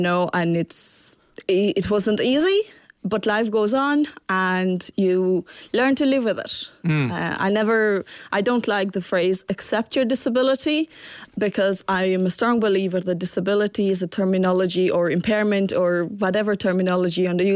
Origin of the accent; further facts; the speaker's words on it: Albania; now in Galway, Ireland; I am from Albania.